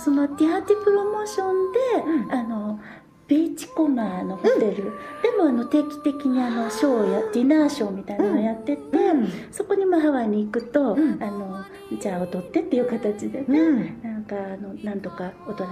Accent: Tokyo, Japan; born there; 第二も何も私日本に東京生まれで故郷がないので

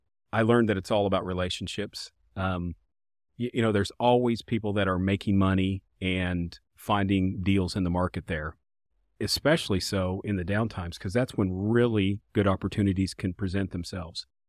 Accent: Midwest, United States; born there; So I was born here in the Midwest

